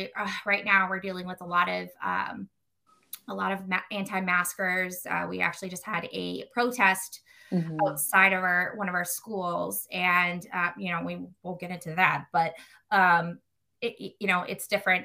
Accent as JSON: {"language": "English", "town": "Boston", "region": "Massachusetts", "country": "United States", "tie": "born or raised there", "said": "at 14, I'm traveling from Forest Hills on the Orange Line to Jackie's house in Alston on the Green Line, taking a bus and two trains to get to her house."}